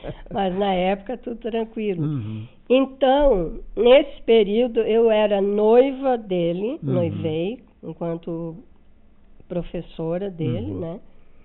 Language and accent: Portuguese; Urussanga, Santa Catarina, Brazil; Eu sou natural de Uruçanga. Eu nasci no Rio Maior, mas eu fiz todos os meus estudos. Eu fiz de primeira a quarta série no Rio Maior